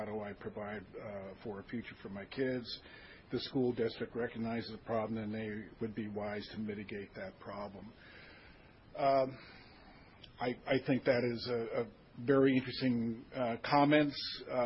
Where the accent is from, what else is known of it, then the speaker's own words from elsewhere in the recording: Nikiski, Alaska, United States; I'm from Nikiski